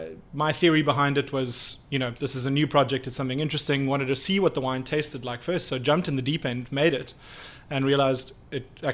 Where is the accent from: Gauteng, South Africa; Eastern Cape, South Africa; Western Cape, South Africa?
Western Cape, South Africa; Stellenbosch; So I grew up in South Africa. So I grew up in Stellenbosch and live between Cape Town, London, and the States at the moment.